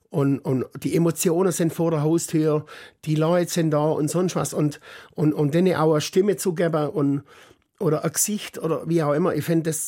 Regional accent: Baden-Württemberg, Germany; ich komme aus Oberschwaben, katholisch, konservativ

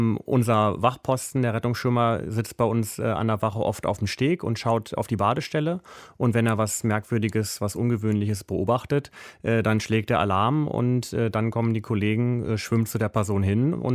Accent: Germany; Wir haben Nichtschwimmerprobleme bei uns in Deutschland.

